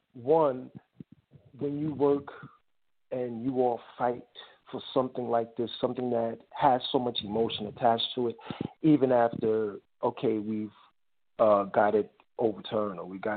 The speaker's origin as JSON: {"language": "English", "town": "New York City", "region": "New York", "country": "United States", "tie": "born or raised there", "said": "My parents are from Jamaica. I'm first generation born here, born and raised in the Bronx."}